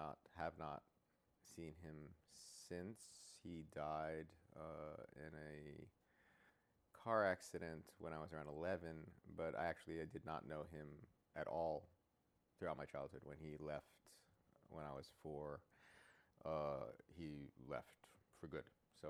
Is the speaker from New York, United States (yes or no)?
yes; Queens, New York, United States; also born or lived in Brooklyn; I was born in Brooklyn in 1964, Canarsie. But moved when I was around 4 or 5 to Queens, 260th Street around Union Turnpike, which is fairly close to the site of the Old World's Fair.